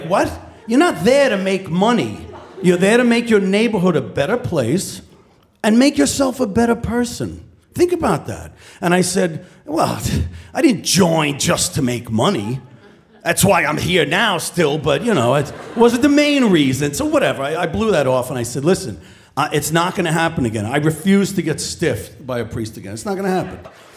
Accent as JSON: {"language": "English", "town": "Flushing", "region": "New York", "country": "United States", "said": "So I'm from Flushing. It's my neighborhood."}